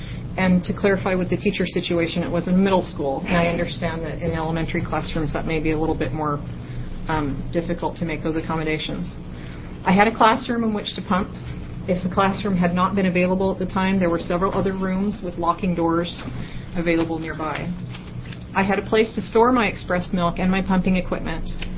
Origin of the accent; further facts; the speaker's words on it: Mount Angel, Oregon, United States; I'm from Mount Angel.